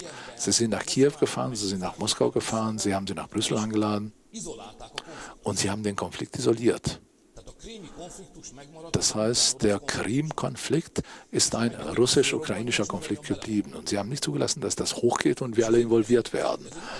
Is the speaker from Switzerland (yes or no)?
no; Hungary; Ich als Ungar habe das Interesse, dass möglichst bald eine Feuerpause kommt